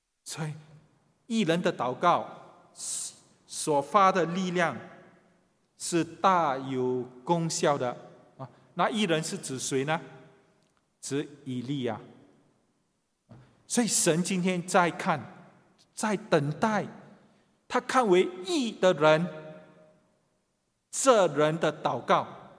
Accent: Singapore; 我感到很荣幸， 能够生长在新加坡。

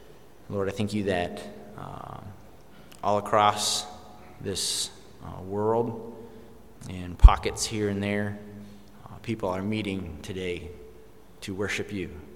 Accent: Colorado, United States; now in Singapore; I am from the U.S. I'm from Colorado, and I am the youngest of nine children

